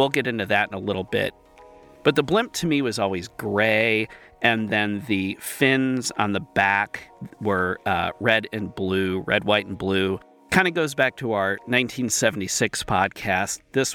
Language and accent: English; Ohio, United States; so I grew up near Akron, of course, where Goodyear's headquarters is, still is there now